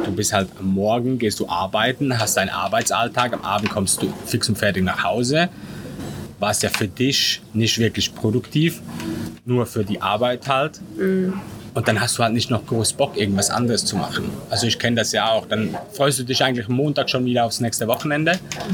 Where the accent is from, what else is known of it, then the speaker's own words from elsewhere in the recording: Switzerland; ich bin 35, ursprünglich aus der Schweiz, das hört man vielleicht dann auch.